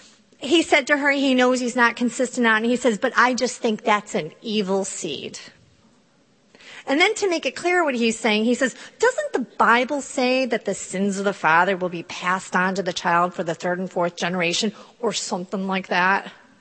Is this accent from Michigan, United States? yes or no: yes; Michigan, United States; I'm from Michigan, where we've never had a rape exception because they save them all.